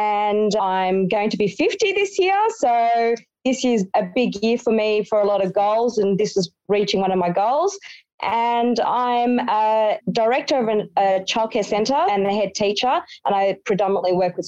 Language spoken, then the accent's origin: English; Sydney, New South Wales, Australia; I'm from Sydney.